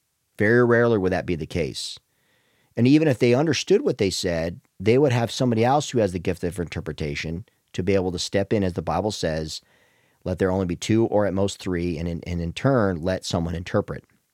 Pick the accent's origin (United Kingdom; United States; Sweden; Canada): United States; I'm speaking as an American and primarily spending my time in American churches from West Coast to East Coast